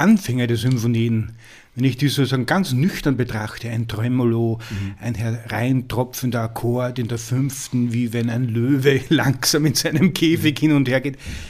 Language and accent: German; Upper Austria, Austria; um als Oberösterreicher zu schnell in eine Gemütlichkeit zu verfallen